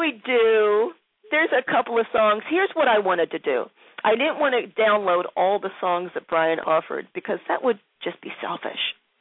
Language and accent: English; Philadelphia, Pennsylvania, United States; also born or lived in Baltimore, United States; in Philadelphia, my hometown, Baltimore, my adopted town, Washington, D.C., Virginia, this whole region up and down 95